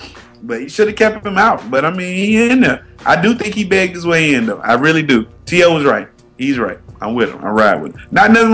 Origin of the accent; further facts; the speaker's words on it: Ohio, United States; I'm from Ohio, man.